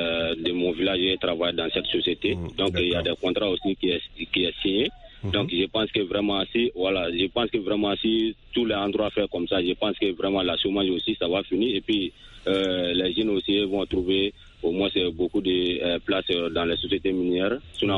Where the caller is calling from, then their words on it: Sonikeni, Mali; Je vous appelle toujours dans mon village natal à Sonikeni.